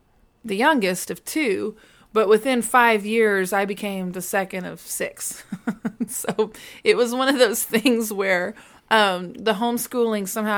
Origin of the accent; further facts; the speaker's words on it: College Station, Texas, United States; also born or lived in Dallas; I was born in the Dallas area, but when I was super little, we moved to College Station, which is only like marginal East Texas.